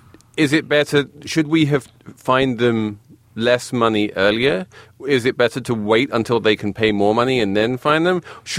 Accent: England, United Kingdom; My friend John Oliver, because we're both English.

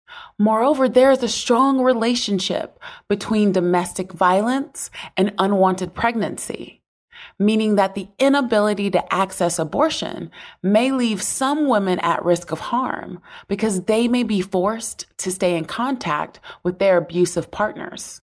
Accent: the South, United States; born there; I am a cisgendered woman, and I was born into poverty in the South.

